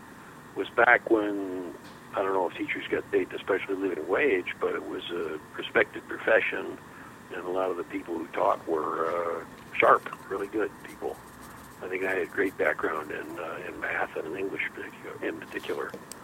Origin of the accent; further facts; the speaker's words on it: Springville, New York, United States; I was born in Springville, New York, a little town about 30 miles south of Buffalo.